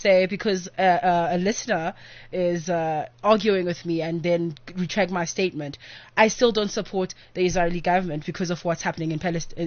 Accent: Nelson Mandela Bay, Eastern Cape, South Africa; I'm from the Nelson Mandela Bay, and I was a journalist

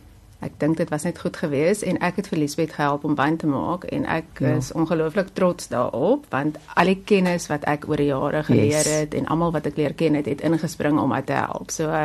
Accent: Namibia; Ja, ek kom oorspronklik van Namibia af

